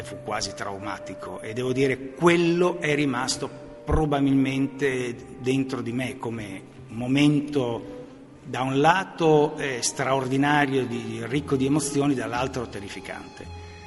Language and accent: Italian; Porretta Terme, Emilia-Romagna, Italy; born there; io sono nato a Poretta Terme, piccolo paese vicino a Bologna.